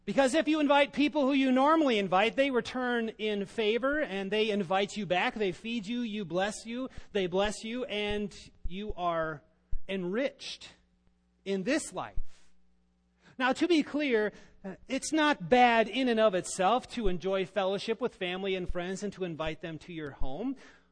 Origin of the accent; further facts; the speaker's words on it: Iowa, United States; I remember growing up in Northwest Iowa, how difficult it is to challenge tradition.